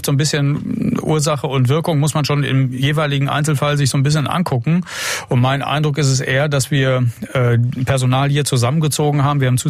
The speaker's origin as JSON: {"language": "German", "region": "North Rhine-Westphalia", "country": "Germany", "said": "Ich komme aus Nordrhein-Westfalen"}